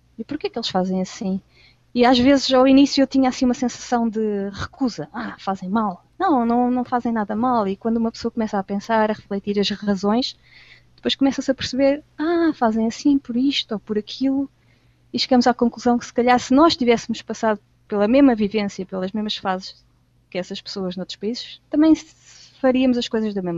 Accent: Lisbon, Portugal; now in Bratislava, Slovakia; Eu cresci em Lisboa.

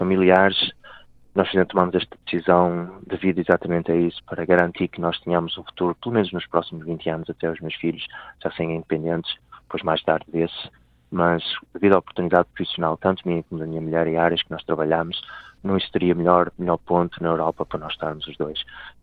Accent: Portugal; sou português

